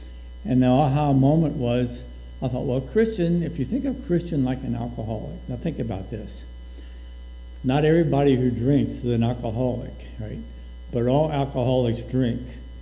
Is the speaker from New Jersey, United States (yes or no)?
no; Westminster, Maryland, United States; I grew up in Church of the Brethren down in Westminster, Maryland. Meadow Branch Church of the Brethren, right outside of Westminster.